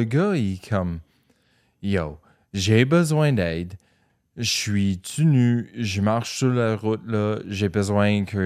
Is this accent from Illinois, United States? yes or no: no; New York, United States; Je suis de New York, je suis présentement à Chicago.